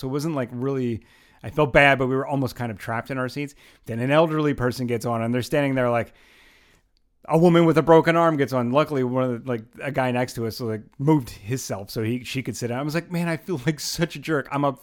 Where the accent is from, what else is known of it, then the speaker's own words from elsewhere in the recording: New York, United States; This is the first time in my entire life as a New Yorker that I've actually taken a bicycle onto the train.